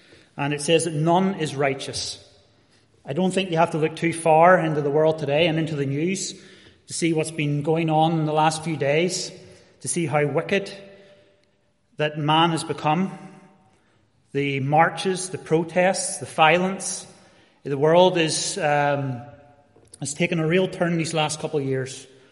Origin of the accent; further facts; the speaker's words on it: Northern Ireland, United Kingdom; born there; But I was born about 40 years ago. I was born in County Down